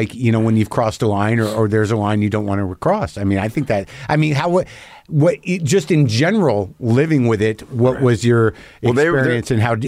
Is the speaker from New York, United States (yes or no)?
no; New Mexico, United States; No, but I grew up in New Mexico, and he's up in Santa Fe